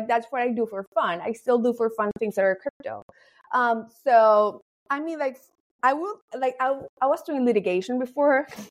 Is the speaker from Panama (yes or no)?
yes; Panama; And then I'm from Panama.